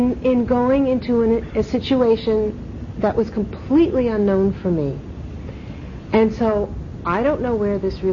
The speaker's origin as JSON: {"language": "English", "country": "United States", "said": "I'm from the States originally, and spent some time in the States feeling lost."}